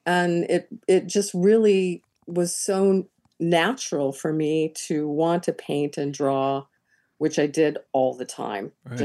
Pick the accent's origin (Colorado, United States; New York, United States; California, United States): Colorado, United States; also born or lived in Kansas; So I was a bit of a loner. I came from Kansas. And most of my childhood, I grew up in Colorado, which is absolutely gorgeous.